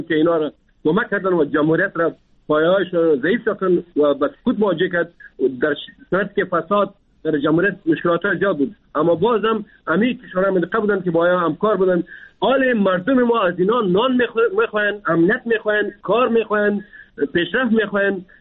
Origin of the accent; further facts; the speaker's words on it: Afghanistan; ما افغان هستیم، ما مسلمان هستیم،